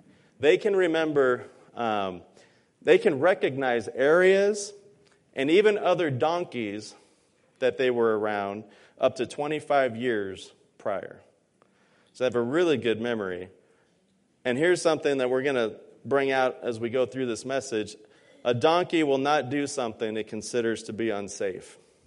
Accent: Los Angeles, California, United States; I am a city slicker. I grew up in Los Angeles in concrete and buildings. Not a whole lot of donkeys around.

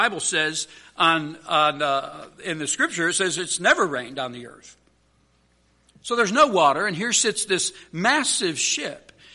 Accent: Michigan, United States; I was from Michigan, so I've seen plenty of snow.

